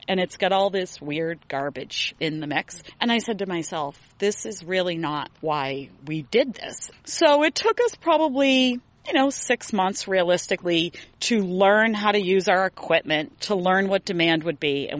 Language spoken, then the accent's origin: English; Lunenburg, Vermont, United States; I grew up in Lunenburg, but I am a multi-generational granddaughter, you know, of farmers, livestock farmers, produce farmers.